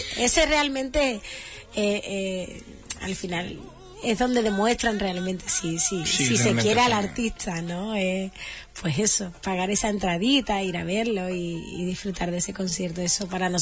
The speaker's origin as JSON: {"language": "Spanish", "town": "Seville", "region": "Andalusia", "country": "Spain", "said": "Pero no, soy de Sevilla."}